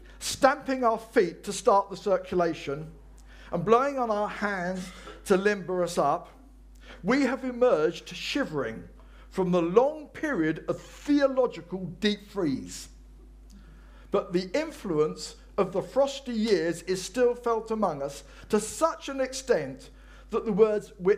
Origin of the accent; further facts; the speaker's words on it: England, United Kingdom; we have come out of that deep freeze and we are so English through and through